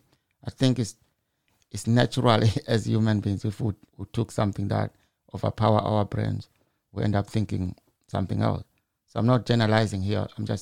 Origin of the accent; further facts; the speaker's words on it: Zimbabwe; And some other places like me, I'm from Zimbabwe.